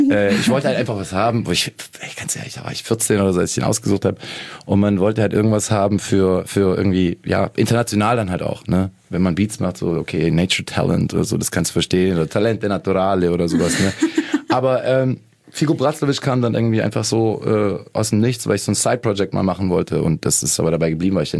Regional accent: Lake Constance, Germany; ich bin am Bodensee aufgewachsen in der Gegend und da gab's das überall

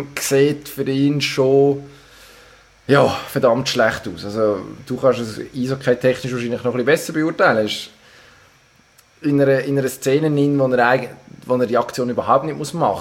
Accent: Solothurn, Switzerland; Ich meine, ich als Solothurner weiss, von was sie reden

